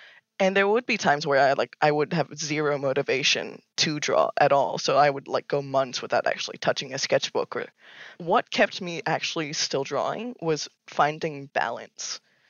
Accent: Australia; he was like, you're Australian. I'm Australian. Let's play a game together.

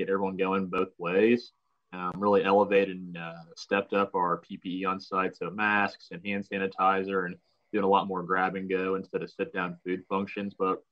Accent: Columbus, Ohio, United States; Oh, originally from Columbus, Ohio.

